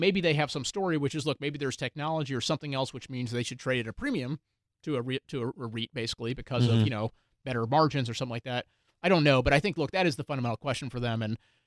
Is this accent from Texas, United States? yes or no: yes; Houston, Texas, United States; I grew up in Houston.